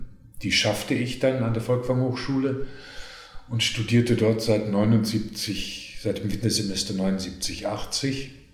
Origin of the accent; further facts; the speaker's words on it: North Rhine-Westphalia, Germany; waren in Deutschland zumindest oder da, wo ich aufgewachsen bin, am Niederrhein